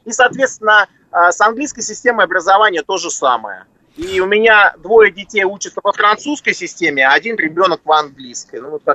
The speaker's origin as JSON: {"language": "Russian", "region": "Moscow", "country": "Russia", "lives_now": "Mauritius", "said": "я сам из Москвы, и мы когда уезжали из Москвы, сюда переехали жить"}